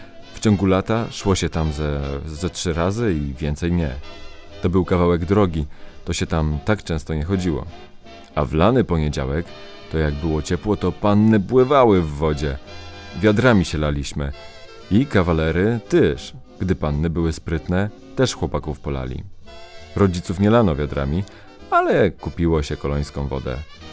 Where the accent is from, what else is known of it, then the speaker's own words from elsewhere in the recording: Łódź, Łódź Voivodeship, Poland; born there; Urodziłem się w Łodzi.